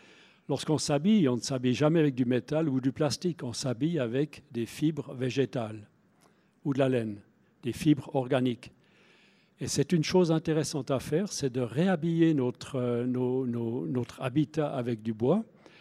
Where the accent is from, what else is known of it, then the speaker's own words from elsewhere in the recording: Bern, Switzerland; Je suis de l'Emmental, on avait vraiment une belle tradition.